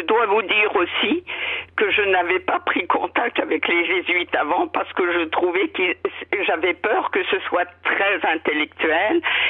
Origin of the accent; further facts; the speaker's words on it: Rouen, Normandy, France; parce que je suis de Rouen